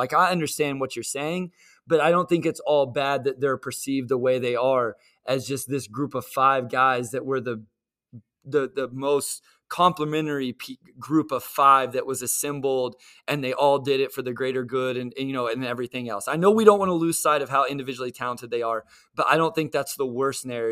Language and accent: English; Kansas, United States; So I grew up in Southwest Kansas, small little town, about 2,000 people.